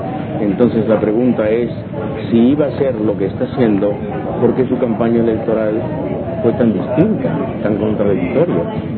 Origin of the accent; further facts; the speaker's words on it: Lima, Peru; born there; En Lima, en 1948. En Lima, sí.